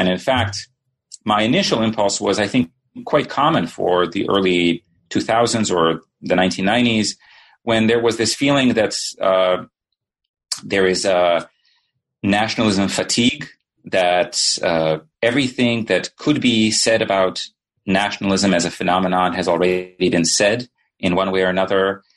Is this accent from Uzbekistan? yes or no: no; Sarajevo, Federation of Bosnia and Herzegovina, Bosnia & Herzegovina; English is a second language; now in United States; So I guess I should say that I grew up in Sarajevo and my family left the city in 1992 and then came eventually to the United States.